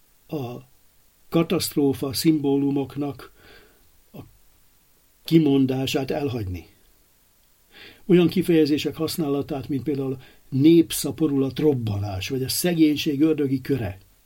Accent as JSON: {"language": "Hungarian", "town": "Alexandria", "region": "Alexandria Governorate", "country": "Egypt", "tie": "born or raised there", "said": "Gyermekkoromban Alexandriában rengeteg mezitlábas koldus láttam."}